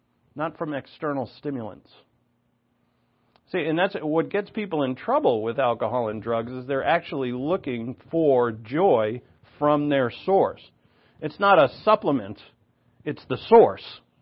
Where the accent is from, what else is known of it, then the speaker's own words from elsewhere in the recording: Ireland; Because, right, I'm Irish. I live my life and my childhood in Irish pubs